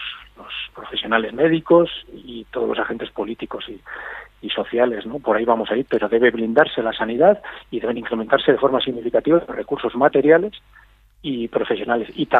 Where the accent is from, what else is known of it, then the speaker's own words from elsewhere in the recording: Castile and León, Spain; del gobierno de mi tierra. Ahora, si es para, de repente, arrastrar a Castilla y León